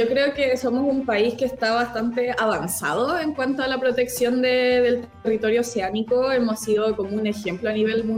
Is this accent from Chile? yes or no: yes; Peñaflor, Santiago Metropolitan Region, Chile; crecí en Santiago, en Peñaflor más específicamente